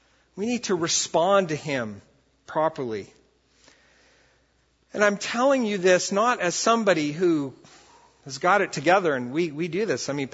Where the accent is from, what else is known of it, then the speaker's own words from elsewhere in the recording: Brazil; I grew up in Brazil, and I went back to Brazil with a team years ago